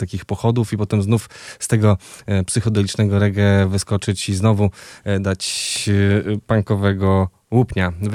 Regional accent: Szczytno, Warmian-Masurian Voivodeship, Poland; ta formacja zawitała do Szczytna, mojego rodzinnego miasta

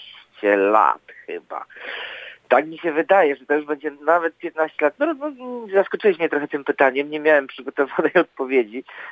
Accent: Gdańsk, Pomeranian Voivodeship, Poland; bo ja z Gdańska, a on z Krakowa

